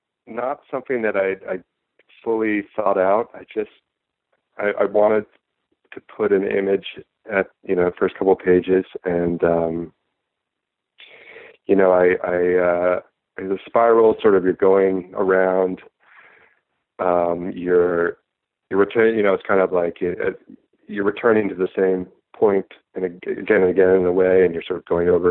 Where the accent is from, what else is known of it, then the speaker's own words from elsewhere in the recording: Washington, District of Columbia, United States; moved away as an adult; now in New York, United States; I grew up in Washington, D.C., but I lived in New York since college.